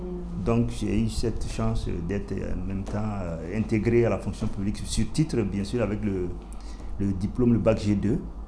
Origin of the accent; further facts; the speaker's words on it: Bobo-Dioulasso, Hauts-Bassins, Burkina Faso; now in Ouagadougou, Burkina Faso; parce que notre dialecte, je ne le comprenais pas bien, parce que j'ai grandi à Bobo.